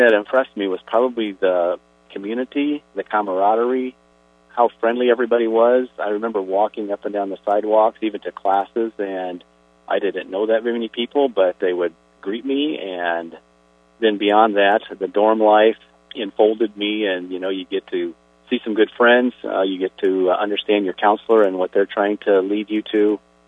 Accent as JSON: {"language": "English", "town": "Oskaloosa", "region": "Iowa", "country": "United States", "tie": "born or raised there", "said": "I'm a farm kid from southwest of Oskaloosa, and I went to Oskaloosa Christian Grade School and Oskaloosa Senior High School, but through my church in Oskaloosa"}